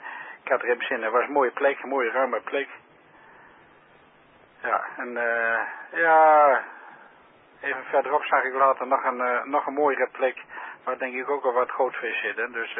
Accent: Friesland, Netherlands; ik ben Fries.

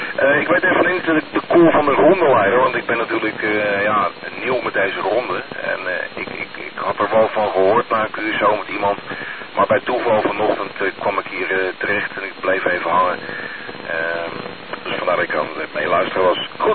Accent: Almere, Flevoland, Netherlands; Maar oorspronkelijk kom ik uit Almere. Uit Almere, uit Flevoland, de provincie Flevoland.

